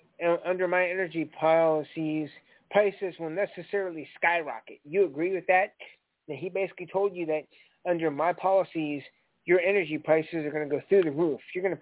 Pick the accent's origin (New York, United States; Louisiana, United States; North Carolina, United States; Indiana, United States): Indiana, United States; I'm from Indiana, so Pence, I'm like, yay, he took Pence.